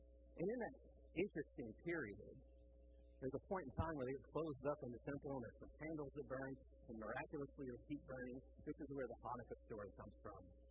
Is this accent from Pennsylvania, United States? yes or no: no; Illinois, United States; Now, most of you know I'm from Illinois. I was living in Chicago when I saw Barack Obama beat a senator named Ryan.